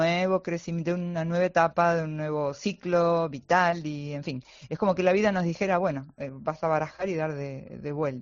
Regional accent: Valencia, Valencian Community, Spain; also born or lived in Santander; now in Málaga, Spain; vengo de Valencia, bueno. Después me fui a Santander, ahora estoy en Málaga y viví en uno de, digamos, estaba en Sedavillo viviendo en ese momento.

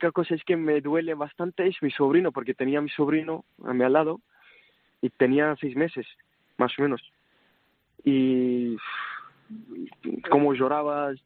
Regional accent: Syria; Spanish is a second language; moved away; cuando era niño en Siria, antes de guerra, se pensaba, yo hacía teatro en Siria

